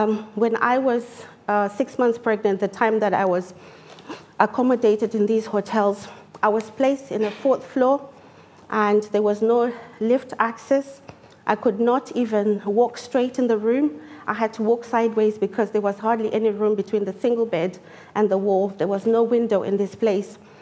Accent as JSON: {"language": "English", "town": "Glasgow", "region": "Scotland", "country": "United Kingdom", "said": "where I'm from Glasgow, and transport per day is £5.40."}